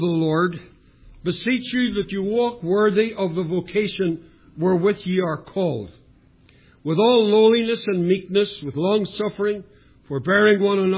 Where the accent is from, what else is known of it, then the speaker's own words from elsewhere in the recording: Duncan, Oklahoma, United States; And they're absolutely amazed when I tell them, "I'm from Duncan, Oklahoma."